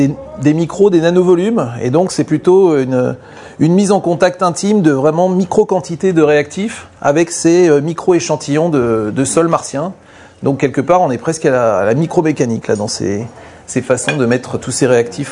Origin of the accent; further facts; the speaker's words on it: south of France, France; Moi, je pensais, en tant que sudiste